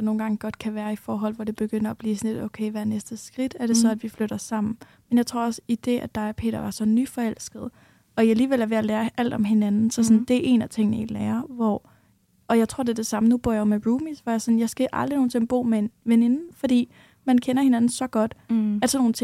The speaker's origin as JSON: {"language": "Danish", "region": "Jutland", "country": "Denmark", "said": "jeg ved ikke, om det også har lidt at gøre med, at vi er jyder"}